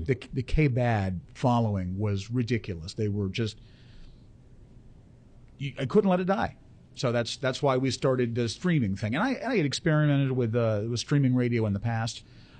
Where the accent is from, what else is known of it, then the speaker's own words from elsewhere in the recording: the South, United States; I grew up in the South. I grew up watching Hee Haw.